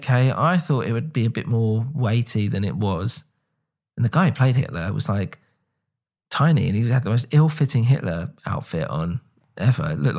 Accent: England, United Kingdom; now in United States; especially if you live in America, obviously I'm English, but they're the enemy.

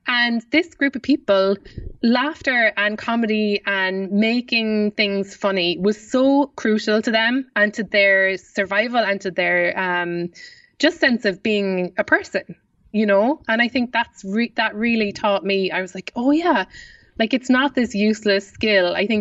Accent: Kansas City, Missouri, United States; I can't. I really can't. I'm from Kansas City.

